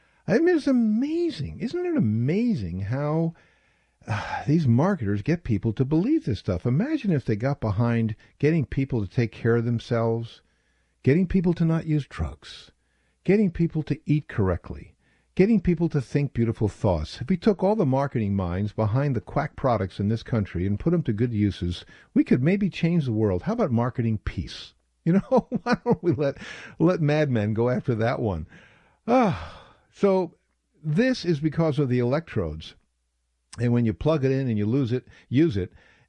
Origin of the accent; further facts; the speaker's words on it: New York, United States; And as a New Yorker, you know, there was controversy when they put aside Central Park.